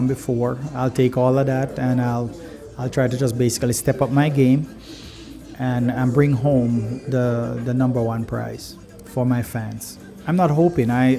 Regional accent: Jamaica; I'm originally from Jamaica.

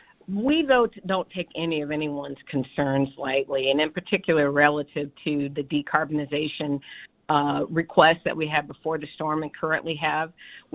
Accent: San Antonio, Texas, United States; I was born and raised in San Antonio, so this is my, I grew up on the east side of town.

